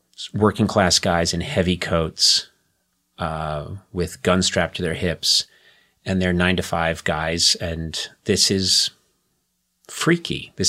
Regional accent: Boston, Massachusetts, United States; I was not really that aware growing up in the late 60s and 70s.

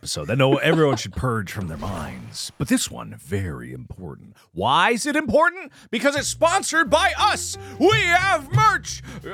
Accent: Cincinnati, Ohio, United States; I was more invested in that one because it was Bengals, my hometown.

